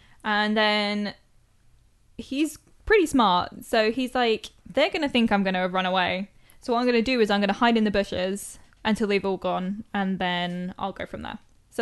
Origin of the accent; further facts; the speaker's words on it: United Kingdom; I have no idea, because I'm British.